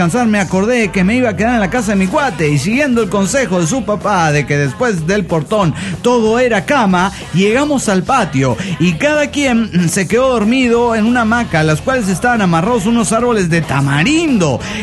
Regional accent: La Paz, Bolivia; de La Paz, Bolivia.

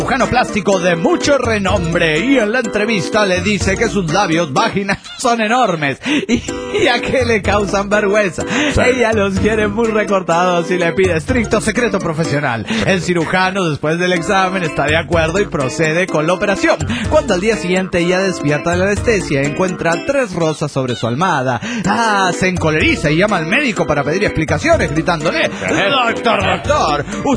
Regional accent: Aguascalientes, Mexico; de Aguascalientes, México.

